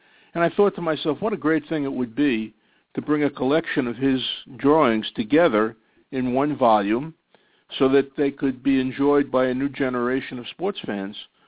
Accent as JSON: {"language": "English", "region": "New York", "country": "United States", "tie": "born or raised there", "said": "As a kid growing up in New York, we had three New York baseball teams, the Yankees, the Dodgers, and the Giants."}